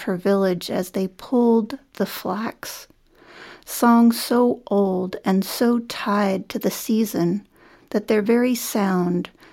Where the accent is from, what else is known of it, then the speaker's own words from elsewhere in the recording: Eliot, Maine, United States; I am from Elliott, Maine.